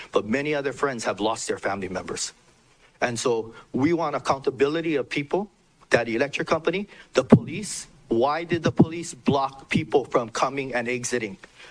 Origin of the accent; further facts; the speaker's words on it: Hawaii, United States; I'm Hawaiian. I grow kalo.